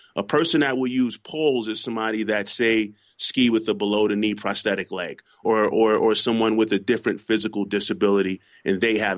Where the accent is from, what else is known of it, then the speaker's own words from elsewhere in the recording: Bedford-Stuyvesant, New York, United States; being born and raised in Bedford-Stuyvesant and attending Boys and Girls High School, it's good that that people in the community that I live in, as well as the community that I'm from, are able to see me